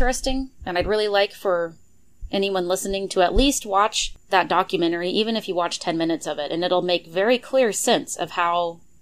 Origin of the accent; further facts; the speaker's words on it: Montana, United States; I'm in Texas right now, and I'm from Montana.